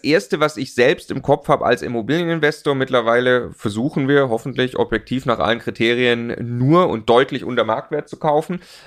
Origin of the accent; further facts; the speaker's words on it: Stuttgart, Baden-Württemberg, Germany; also ich komme aus Stuttgart, da kauft man die Daimler-Aktie